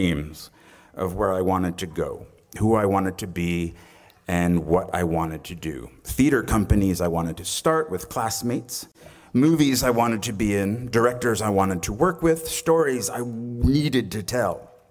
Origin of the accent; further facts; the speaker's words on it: New Jersey, United States; Now, I was a kid from New Jersey who went to an all-boys Catholic high school.